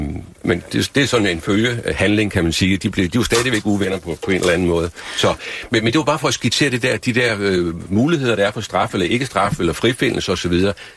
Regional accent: Jutland, Denmark; nu kommer jeg fra Jylland, så jeg siger, at det blev en lille smule træls

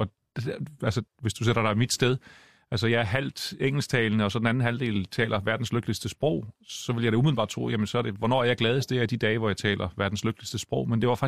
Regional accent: Hårby, Region of Southern Denmark, Denmark; also born or lived in Los Angeles, United States; jeg er søn af en amerikansk far og en dansk mor. Da jeg var 6 år gammel, flyttede vi fra Los Angeles til Hårby på Fyn.

